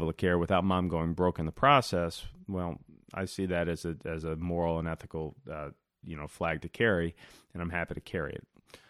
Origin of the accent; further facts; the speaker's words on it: West Virginia, United States; I grew up in West Virginia. We don't do lacrosse in West Virginia. Maybe they do now. Where I grew up, there was no lacrosse in West Virginia.